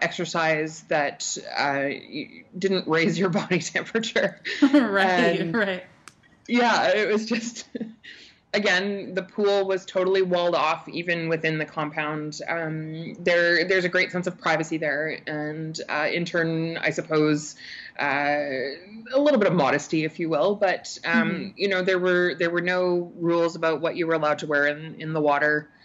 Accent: Saudi Arabia; You know, it was really safe. We were on a compound. We absolutely had access to all parts of the city and the desert, and we spent a lot of time camping.

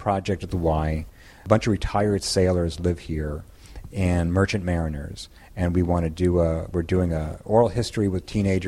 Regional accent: Larchmont, New York, United States; I grew up in Larchmont.

